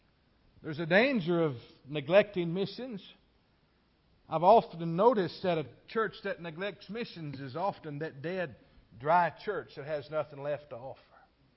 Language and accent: English; Kentucky, United States; I'm from Kentucky, I could make up words.